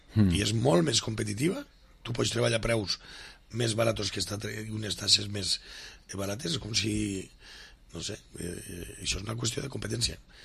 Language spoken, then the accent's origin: Catalan; Castelló, Valencian Community, Spain; Nosaltres som de Castelló i necessitem un aeroport.